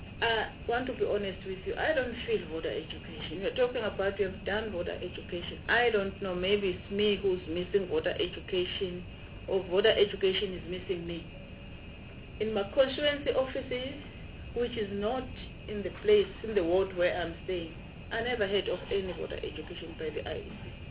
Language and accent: English; Mpumalanga, South Africa; I'm from Mpumalanga